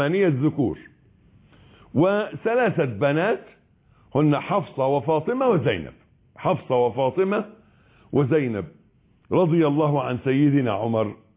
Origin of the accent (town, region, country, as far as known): Egypt